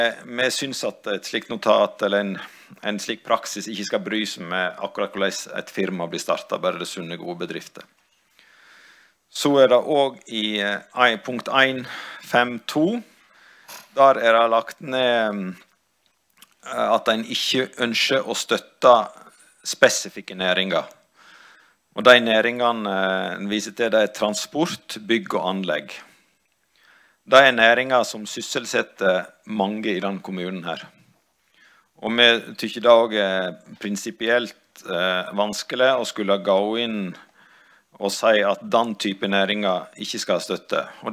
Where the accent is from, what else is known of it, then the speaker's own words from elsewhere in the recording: Vik, Vestland, Norway; Hjemme i Vik så er det lokale entreprenører innen bygg som har gjort det